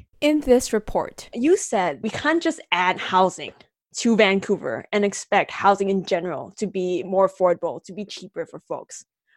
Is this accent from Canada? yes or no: no; Singapore; born there; so I was born in Singapore and the entire island is covered in apartment buildings.